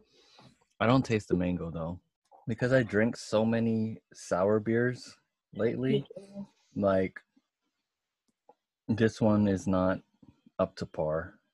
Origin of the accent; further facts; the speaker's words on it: West Coast, United States; But with me, like, you know, I'm from the West Coast, and I like Shake Shack more than In-N-Out.